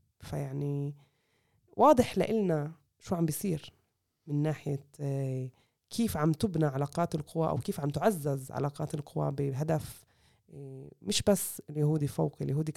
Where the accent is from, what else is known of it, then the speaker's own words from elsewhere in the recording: Palestine; إحنا فلسطيني نقطة